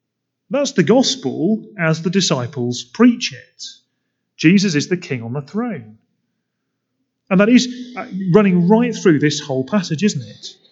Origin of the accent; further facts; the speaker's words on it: United Kingdom; Isn't that makes us a bit concerned as British people, knowing our own history as imperial warriors going out to the world and robbing people of their resources?